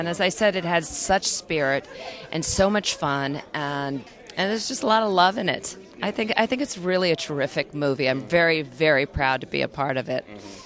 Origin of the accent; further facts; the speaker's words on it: Michigan, United States; Yes, I grew up in Michigan, and I then went on to college and was a theater major, and then I went to the London Academy of Music and Dramatic Arts.